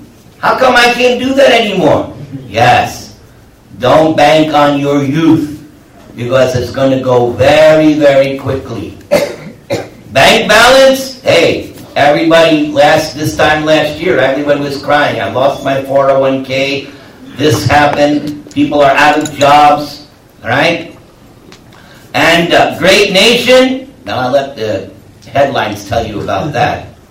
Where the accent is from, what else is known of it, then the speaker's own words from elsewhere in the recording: New York, United States; I'm from New York. Forget about it. Right? And I come from the same background as you.